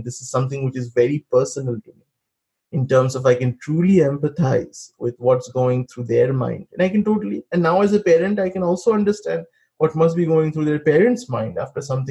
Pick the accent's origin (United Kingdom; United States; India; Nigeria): India; these are the fundamental assumptions we grew up in India.